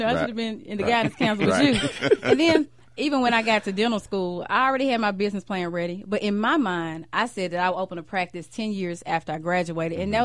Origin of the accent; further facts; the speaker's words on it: Memphis, Tennessee, United States; You know, I grew up in North Memphis.